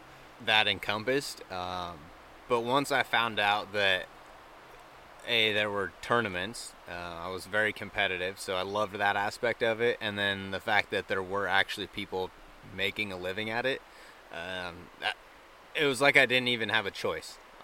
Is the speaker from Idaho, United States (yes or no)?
yes; Coeur d'Alene, Idaho, United States; born and raised in Idaho, in the northern part of Idaho around Coeur d'Alene and kind of the surrounding areas